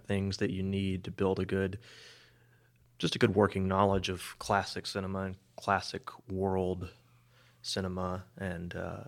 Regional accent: Glen Rose, Arkansas, United States; also born or lived in Hot Springs; I was born here in Hot Springs, but I grew up in Glen Rose, which is a small little rural community kind of in between Benton and Malvern. It's just kind of nestled in there. It's very rural.

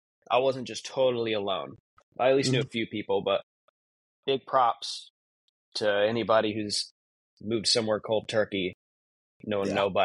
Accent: Missouri, United States; So I grew up in Missouri.

